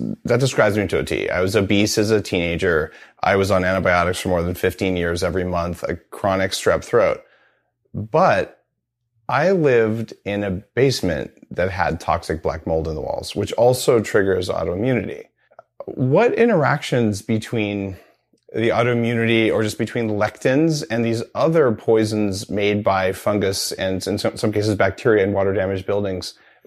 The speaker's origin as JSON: {"language": "English", "region": "New Mexico", "country": "United States", "tie": "born or raised there", "said": "I grew up in New Mexico"}